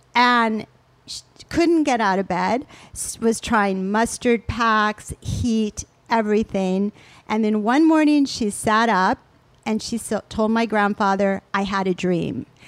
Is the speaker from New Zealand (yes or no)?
no; Toledo, Ohio, United States; also born or lived in Geneva, Switzerland; So even though I grew up in Toledo, Ohio, and Geneva, Switzerland, that's probably a whole nother podcast.